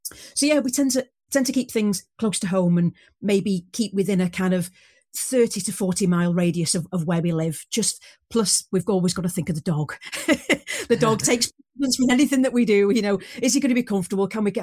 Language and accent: English; Wales, United Kingdom; For people who don't know, I am Welsh, born and bred.